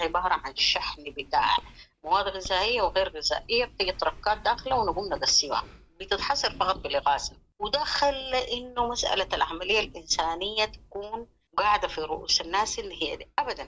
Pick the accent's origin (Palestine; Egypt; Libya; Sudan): Sudan; إن إحنا عندنا في السودان